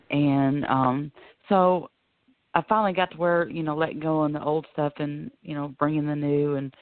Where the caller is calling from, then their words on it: Florida, United States; Hello, it's good to talk to you guys, and … calling from Florida.